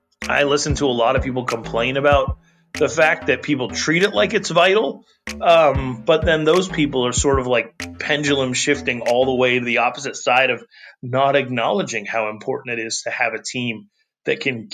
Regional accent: Wyoming, United States; now in Arizona, United States; I'm from Wyoming, which I say quite often.

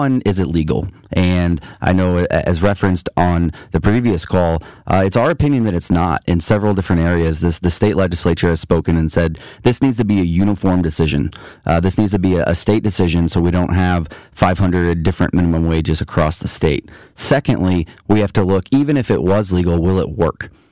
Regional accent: Missouri, United States; you know, I grew up in Missouri, and my parents were natives of St. Louis.

